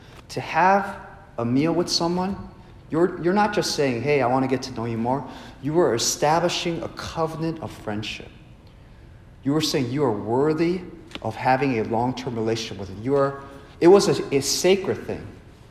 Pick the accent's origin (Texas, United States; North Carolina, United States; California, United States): California, United States; Los Angeles; moved away as an adult; now in Northern Virginia, United States; I'm originally from Los Angeles. I came here to the Northern Virginia region about 3 years ago for the job.